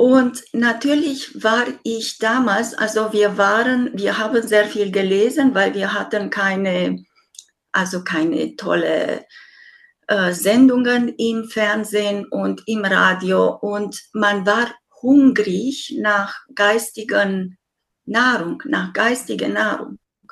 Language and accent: German; Romania; Ich bin in diesem Land aufgewachsen, wo du immer bescheiden sein solltest